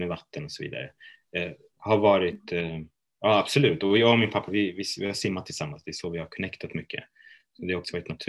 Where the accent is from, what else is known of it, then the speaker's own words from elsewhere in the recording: Västra Götaland County, Sweden; Jag har kurdiska rötter, men när jag väl kom till Sverige så har jag vuxit upp i Arabdalen och har en väldigt stolthet över det området.